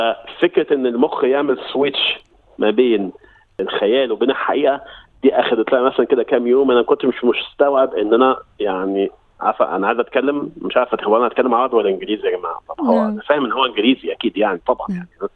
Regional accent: Egypt; moved away as an adult; also born or lived in Saudi Arabia; now in Australia; أنا من مصر هنا في أستراليا من حوالي 10 سنين. أنا طبعا شغلي كصيدلي، اتخرجت من جامعة القاهرة، بعد كده اشتغلت في مصر حوالي 2 سنين، بعد كده هو اتخرجت على المملكة العربية السعودية، قعدت هناك

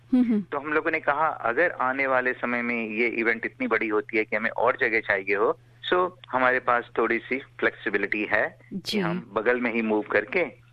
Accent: India; born there; मैं एक आजाद हिंदुस्तान में पैदा हुआ था, तो आई ऑलवेज रिलेट दैट कि हाँ भाई, मेरे जन्म के साथ साथ ही हिंदुस्तान का भी जन्म हुआ था

